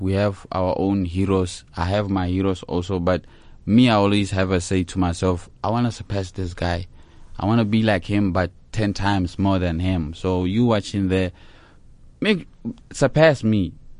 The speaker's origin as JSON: {"language": "English", "country": "Botswana"}